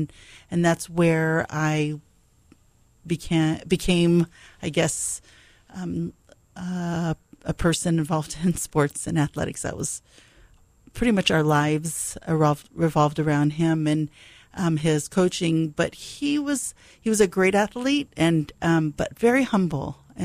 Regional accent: Hawaii, United States; Well, started at Kohoku campus. My parents were both teachers. We lived in the teacher cottages there. And so I grew up there till I was eight.

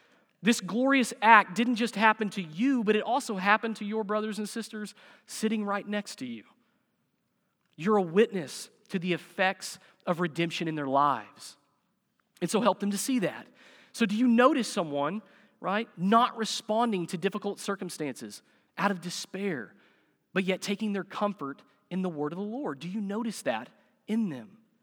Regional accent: Harrison, Arkansas, United States; I am from Harrison.

